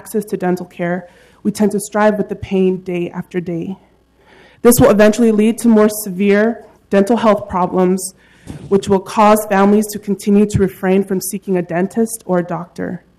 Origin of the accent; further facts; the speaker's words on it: Portland, Oregon, United States; I was raised in Portland for 12 years, and being a Portland native, I have a strong passion for the community.